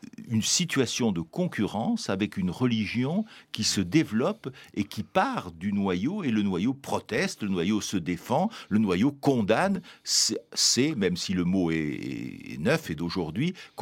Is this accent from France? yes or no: yes; France; en tant que Français, en tant que descendant de la Gaule romaine